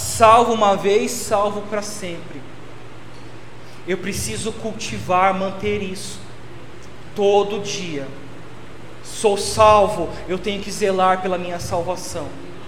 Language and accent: Portuguese; Santo André, São Paulo, Brazil; born there; quando eu era criança, ali em Santo André, onde eu nasci